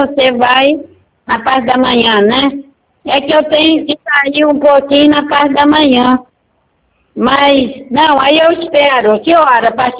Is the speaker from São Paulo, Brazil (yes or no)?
no; Rio de Janeiro, Brazil; Eu sou daqui do Valqueire, né?